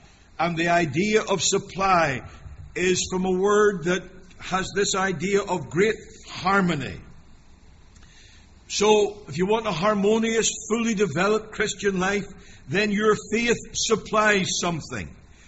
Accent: Northern Ireland, United Kingdom; We come from Northern Ireland.

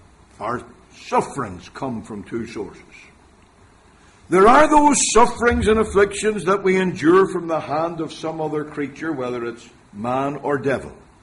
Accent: Ireland; Because you see, I'm Irish. And the Irish are not known to be the most patient people in the world.

